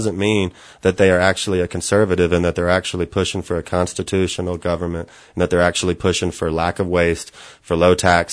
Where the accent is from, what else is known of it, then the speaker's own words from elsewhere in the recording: Texas, United States; I'm born and raised in Texas, so I think we're doing great.